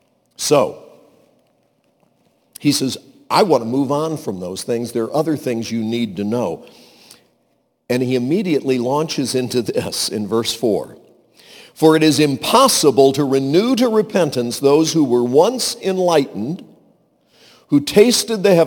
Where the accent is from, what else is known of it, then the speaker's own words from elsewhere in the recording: North Carolina, United States; When I was growing up in Western Carolina … because I wanted people to know about Jesus.